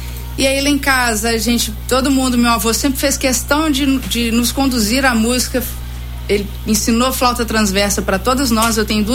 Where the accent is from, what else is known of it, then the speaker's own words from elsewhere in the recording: Ubá, Minas Gerais, Brazil; now in Juiz de Fora, Brazil; e não sou daqui, né, sou de Ubá.